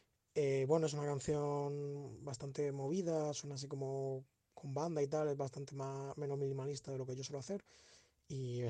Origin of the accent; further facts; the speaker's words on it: Murcia, Region of Murcia, Spain; now in Madrid, Spain; Tengo 23 años, soy de Murcia, vivo aquí.